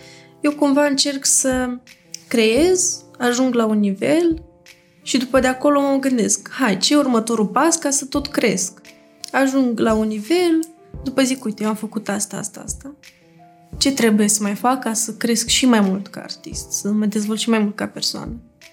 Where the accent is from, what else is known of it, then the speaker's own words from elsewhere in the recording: Moldova; Gata, suntem moldoveni și ne ajutăm reciproc.